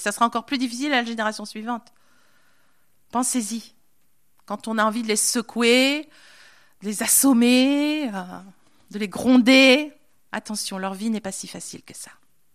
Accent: France; parce qu'on est français. En bon français, il faut qu'on râle quand même.

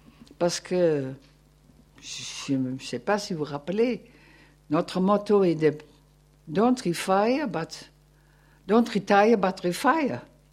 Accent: Netherlands; Et moi, je suis de la Hollande, le pays des tulipes et des fleurs.

